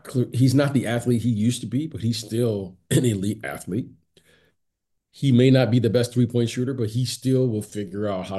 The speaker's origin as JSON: {"language": "English", "town": "Detroit", "region": "Michigan", "country": "United States", "tie": "born or raised there", "said": "I grew up in Detroit, went to school in Iowa. I was kind of in the Midwest."}